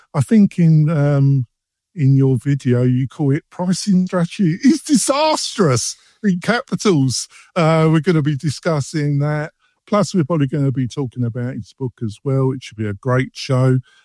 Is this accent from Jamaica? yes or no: no; England, United Kingdom; I think I can get away with it because I'm English, aren't I?